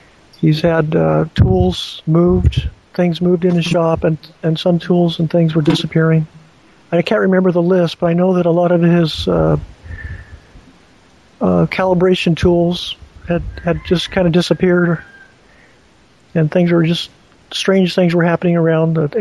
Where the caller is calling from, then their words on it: Captain Cook, Hawaii, United States; I'm calling you from Captain Cook, Hawaii. It's very beautiful here today.